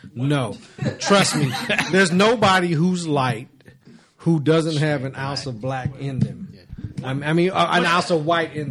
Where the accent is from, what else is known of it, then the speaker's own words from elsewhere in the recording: Ann Arbor, Michigan, United States; moved away; When we moved here from Ann Arbor, Michigan in 1978, it seems like as soon as I got off the plane, white boy, yellow, pale nigga.